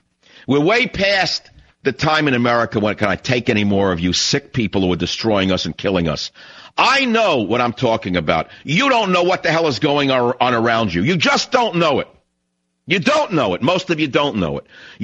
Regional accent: United States; Well, I'm not a great American. I am an American with very strong opinions

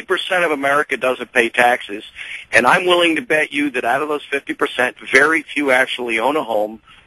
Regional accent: Virginia, United States; I'm actually from Northern Virginia. I'm here on vacation.

